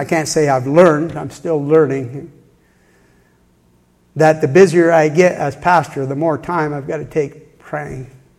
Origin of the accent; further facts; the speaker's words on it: New York, United States; I grew up in New York State, and my dad would take us every year as a family to climb a mountain.